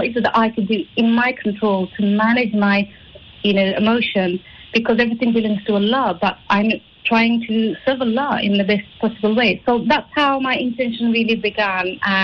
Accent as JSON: {"language": "English", "country": "United Kingdom", "said": "So I'm a British Bangladeshi Muslim from UK."}